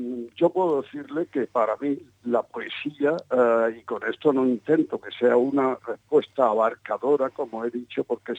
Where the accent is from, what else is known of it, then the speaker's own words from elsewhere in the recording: Spain; Es decir, yo soy español y amo sobre todo mi país, ¿no?